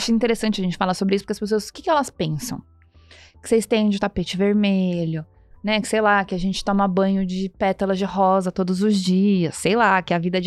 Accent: Santo Eduardo, Rio de Janeiro, Brazil; Eu vim lá de Santo Eduardo, tenho direito de falar isso.

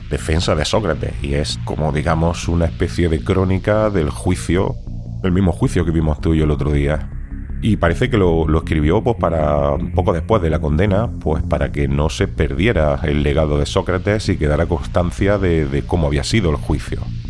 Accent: Andalusia, Spain; ya sé que soy andaluz

